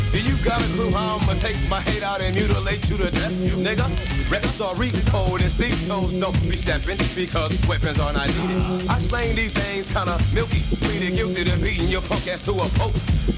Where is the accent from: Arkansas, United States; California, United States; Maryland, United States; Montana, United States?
California, United States; Oakland; but I'm from Oakland. So I'll just leave it at that.